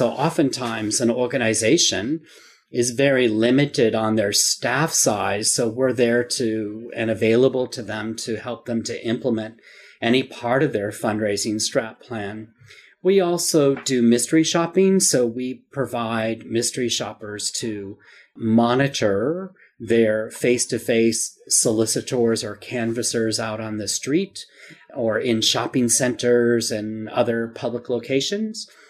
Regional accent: United States; moved away as an adult; now in Sydney, Australia; Yes, that's right. You can probably tell by my accent, right?

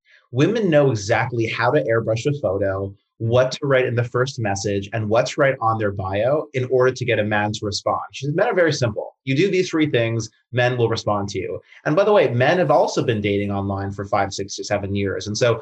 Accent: Canada; now in United States; I'm Canadian originally, living in the US for many years now

